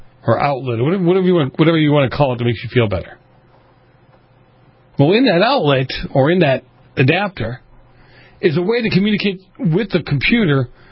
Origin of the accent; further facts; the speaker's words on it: Massachusetts, United States; One of them was my home state of Massachusetts.